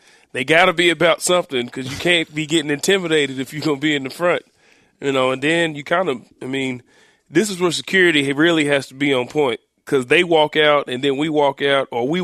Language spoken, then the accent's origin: English; Oklahoma, United States; Growing up in Oklahoma, we didn't see Florida State as that rivalry.